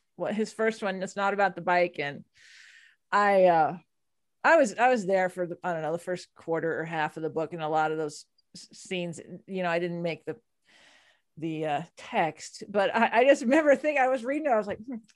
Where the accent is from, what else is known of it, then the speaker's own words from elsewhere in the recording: Texas, United States; However, I'm from Texas and I do like big hair.